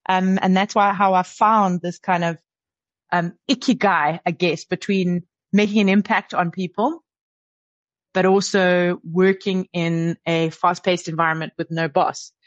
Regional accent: South Africa; I grew up in South Africa. I grew up kind of at the time that South Africa became a democracy. And actually, I am the daughter of two politicians

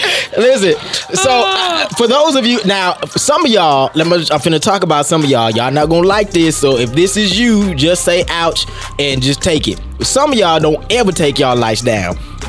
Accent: Milwaukee, Wisconsin, United States; So I'm from Milwaukee, Wisconsin. So of course, you know, get cold shit up there, right?

